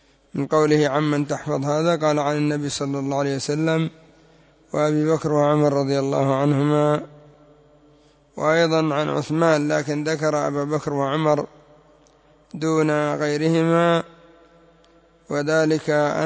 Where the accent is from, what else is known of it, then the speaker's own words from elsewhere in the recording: Yemen; ويأتون بمثل الزامل سمع عندنا في اليمن بالزامل